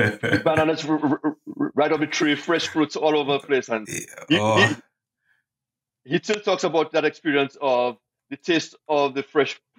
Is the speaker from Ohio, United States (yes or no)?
no; New York, United States; We come from New York, we're from Portugal.